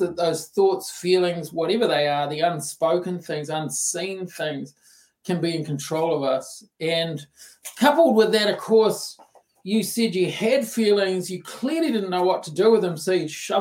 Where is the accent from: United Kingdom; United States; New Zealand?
New Zealand; belong here or you know, in my country, is why can't I be like everybody else? Mm-hmm. You know, like I'm more American, you know, like I'm more out there, and in New Zealand, those sort of strong, silent types, and I never got the memo on there.